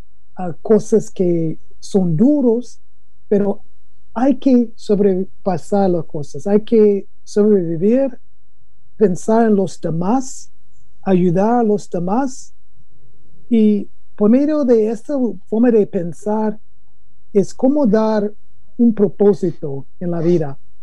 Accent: Chicago, Illinois, United States; born there; also born or lived in Costa Rica; Y yo nací en Chicago

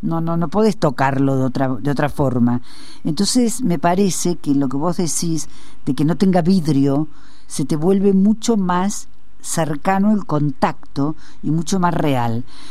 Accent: Córdoba, Argentina; yo soy cordobesa y para nosotros, para los cordobeses, el Carafa es un gran símbolo.

